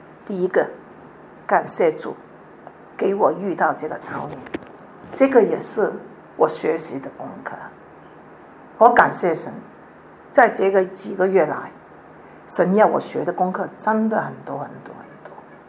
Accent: China; 特别是我们中国人，什么都要讲人际关系，什么都要讲坏后门，什么都要有人来帮忙开路

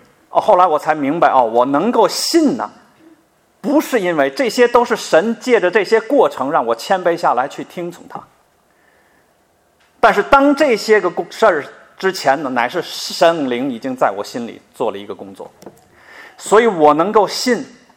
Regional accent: Tianjin, China; 我们都是在大陆受的教育，从小就告诉我们没有神，人怎么进化出来？我是天津人

